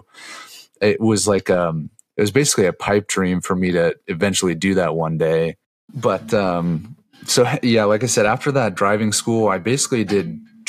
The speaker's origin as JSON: {"language": "English", "town": "Newton", "region": "Iowa", "country": "United States", "tie": "born or raised there", "lives_now": "Des Moines, United States", "said": "So I'm from, I grew up in Newton, Iowa, which is right around Des Moines. The state's capital here in Iowa."}